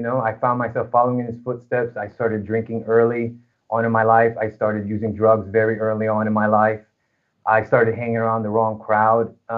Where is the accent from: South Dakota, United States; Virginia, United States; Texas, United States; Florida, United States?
Virginia, United States; also born or lived in California / Chicago; I was born in California, and from California, you know, we lived all over the United States. We lived in Chicago. And finally settled and lived most of my life in the United States in Virginia.